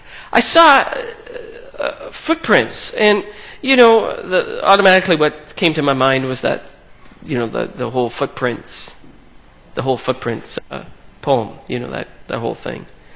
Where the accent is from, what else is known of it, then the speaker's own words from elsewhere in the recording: Saskatchewan, Canada; because we're from Saskatchewan in the snow